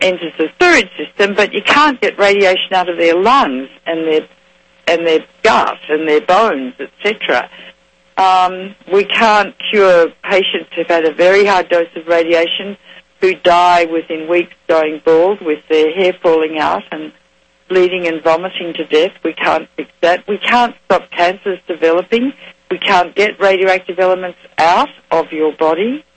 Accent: Australia; because I'm Australian, so you've got to be able to laugh or you're going to cry.

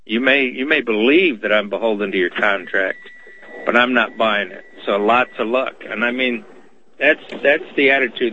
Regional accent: Michigan, United States; born there; I was born in Michigan

